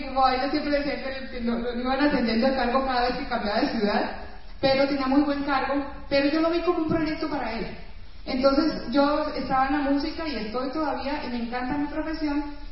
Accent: Cali, Valle del Cauca, Colombia; now in Bogotá, Colombia; Yo hace muchos años que me fui de Cali

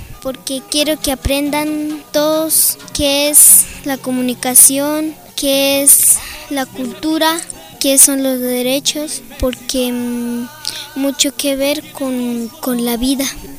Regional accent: Colombia; vengo desde Colombia

